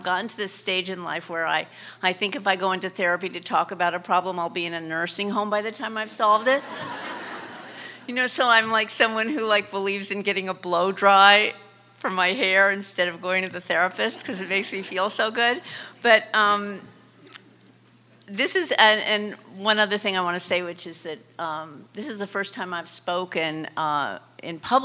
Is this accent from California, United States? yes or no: yes; Beverly Hills, California, United States; I grew up in Beverly Hills. My parents were screenwriters